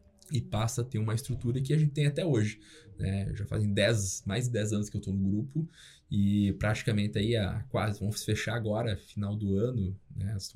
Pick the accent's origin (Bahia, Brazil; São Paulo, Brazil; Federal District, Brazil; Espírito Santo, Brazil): Bahia, Brazil; eu não sou gaúcho, né? Nasci na Bahia, mas fui criado no interior, uma cidade chamada 13 de Maio. Passei minha vida inteira lá.